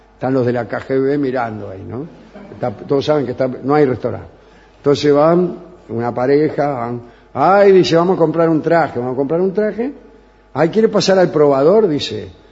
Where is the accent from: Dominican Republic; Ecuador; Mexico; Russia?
Russia; Spanish is a second language; also born or lived in Argentina; Sí, sí, soy ruso.